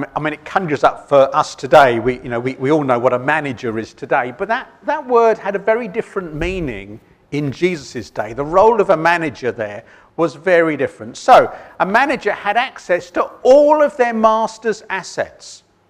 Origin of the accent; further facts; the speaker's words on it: London, United Kingdom; now in Steyning, United Kingdom; I live in Stenning, wonderful rural place. I'm a Londoner, so I'd lived for 42 years in West London beforehand.